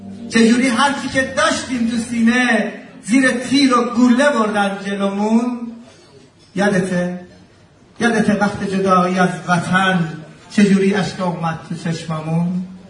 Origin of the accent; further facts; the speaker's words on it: Iran; born there; در زادگاهمون ایران با وضعیتی که امروز به وجود اومده